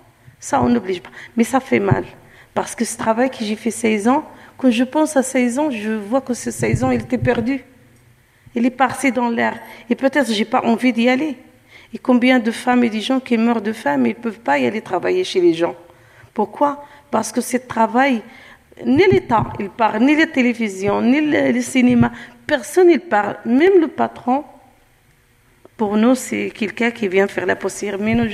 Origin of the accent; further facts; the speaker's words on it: Morocco; now in France; Chez nous, au Maroc, on a la tante, l'oncle et tout.